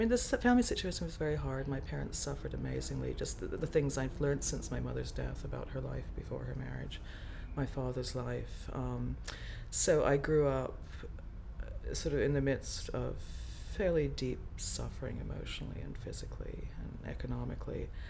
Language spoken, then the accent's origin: English; London, United Kingdom; I grew up in Southeast London, and we had no money.